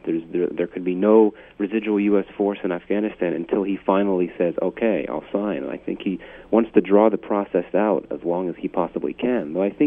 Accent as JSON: {"language": "English", "country": "United States", "said": "as an individual, as an American, I think it's time to leave"}